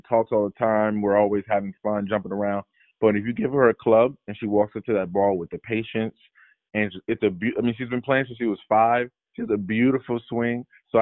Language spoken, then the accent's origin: English; Paterson, New Jersey, United States; it just reminded me of my hometown of Paterson, New Jersey, and being at Paterson Catholic